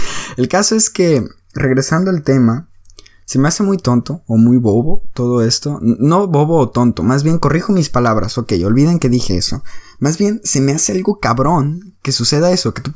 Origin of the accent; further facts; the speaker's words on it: San José de Gracia, Michoacán, Mexico; San José de Gracia, Michoacán, porque es un lugar donde yo nací y crecí